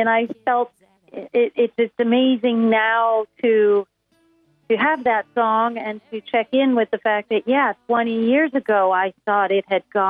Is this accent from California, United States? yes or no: no; Buffalo, New York, United States; from my, you know, my own experience growing up in Buffalo and witnessing the white flight out to the suburbs my whole childhood, you know.